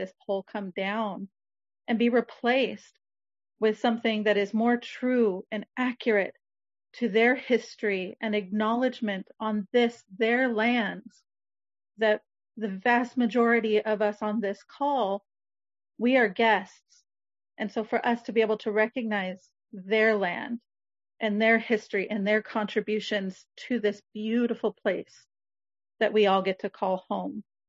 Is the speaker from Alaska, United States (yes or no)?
yes; Alaska, United States; I'm Tlingit from Southeast Alaska